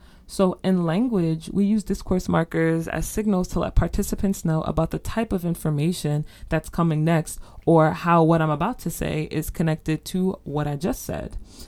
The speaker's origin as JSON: {"language": "English", "country": "United States", "tie": "born or raised there", "said": "I know for me here growing up in the States"}